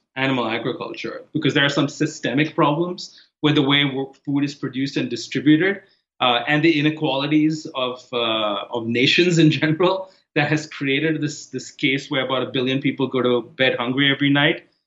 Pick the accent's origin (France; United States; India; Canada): India; Mumbai, Maharashtra; moved away; I didn't grow up in America. I grew up in Bombay, India. And I've seen the shift happen over there over the years as I go back and visit. I've been here now for 16 years.